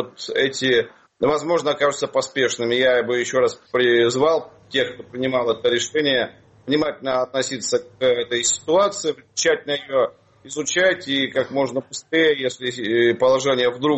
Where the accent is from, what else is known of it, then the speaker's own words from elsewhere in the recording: Khabarovsk, Khabarovsk Krai, Russia; born there; Я сам дальневосточник, родился в Хабаровске, заканчивал Благовещенский государственный педагогический университет. Собственно, Благовещенск остается местом моего жительства и сегодня